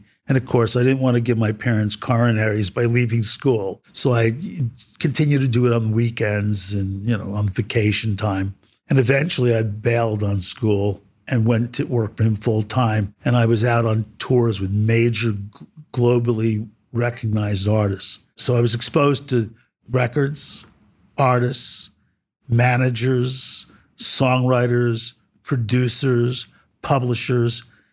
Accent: New York City, New York, United States; I grew up in the Bronx, New York City.

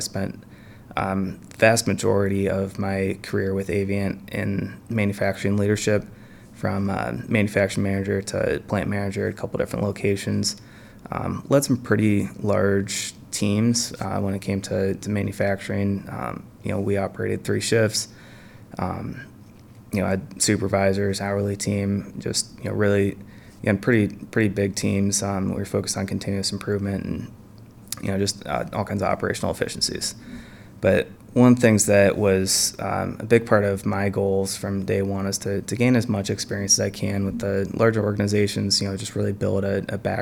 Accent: Powell, Ohio, United States; I was born and raised in Columbus, Ohio. Actually, I'm born and raised in Powell, just kind of north of Columbus, just outside of the outer belt.

